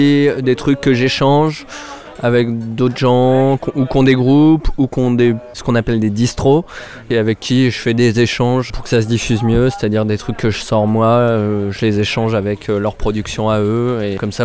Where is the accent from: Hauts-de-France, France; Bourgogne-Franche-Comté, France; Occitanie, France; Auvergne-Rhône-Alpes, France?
Occitanie, France; Alès; Je viens d'Alès, ouais.